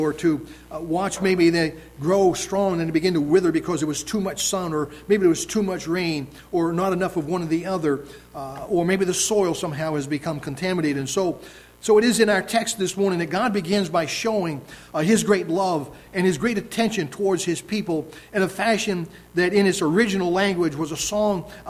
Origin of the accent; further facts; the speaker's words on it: Bridgton, Maine, United States; I remember as a kid growing up in Bridgeton, Maine